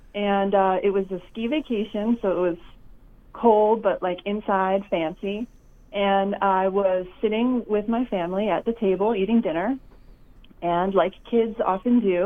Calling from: Rockaway, New Jersey, United States; I'm calling from Rockaway, New Jersey.

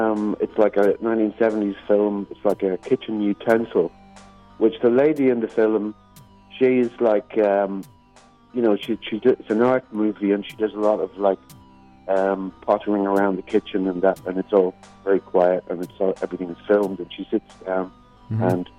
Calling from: Ireland; I'm calling from across the Atlantic.

